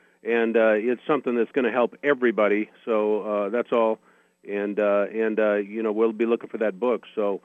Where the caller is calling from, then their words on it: Los Angeles, California, United States; I'm in Los Angeles, and I'm a big fan of yours.